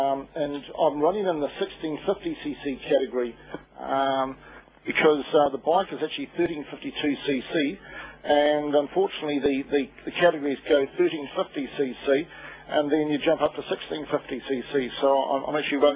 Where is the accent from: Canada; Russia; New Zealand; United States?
New Zealand; As a Kiwi, I think that, you know, I'm doing it for myself, but I'm also doing it to be proud as a proud Kiwi as well.